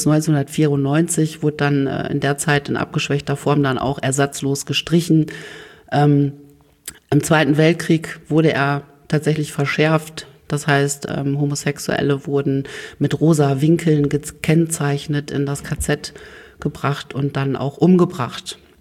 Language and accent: German; Oldenburg, Lower Saxony, Germany; born there; ich bin 42 Jahre alt, gebürtiger Oldenburger